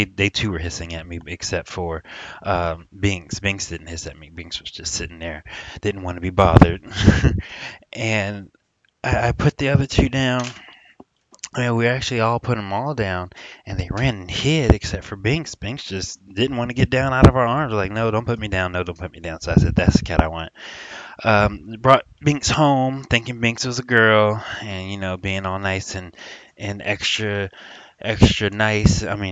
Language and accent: English; Newport News, Virginia, United States; also born or lived in Florida / Texas / Maryland; now in California, United States; I'm from Newport News, Virginia. I have cross-toured this country for so many times. I've lived in Florida, I've lived in Texas, I've lived in Maryland, lived in Virginia so many times. California is where I currently reside